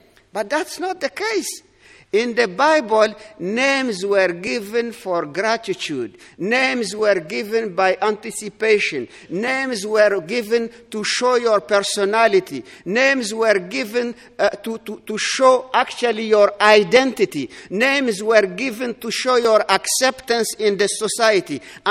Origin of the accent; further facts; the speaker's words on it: Poland; you can see it from my face that I'm from Poland.